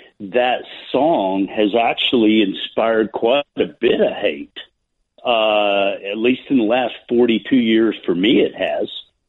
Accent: Norman, Oklahoma, United States; I am from Norman. I do hate that song.

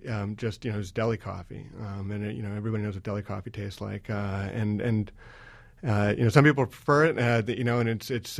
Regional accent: Boston, Massachusetts, United States; No. I grew up in Boston, and that's where my family's come from for a long, long time.

